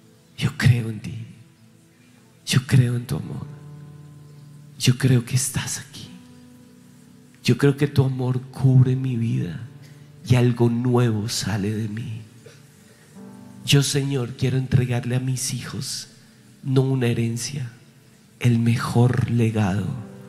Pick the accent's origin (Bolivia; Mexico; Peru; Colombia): Colombia; cortamos la maldición que tenemos como colombianos de amor al dinero fácil